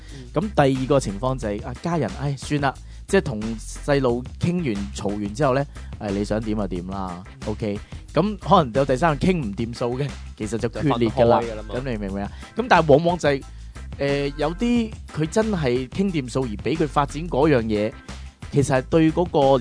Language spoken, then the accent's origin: Cantonese; Hong Kong; born there; 我生於香港呢個社會咧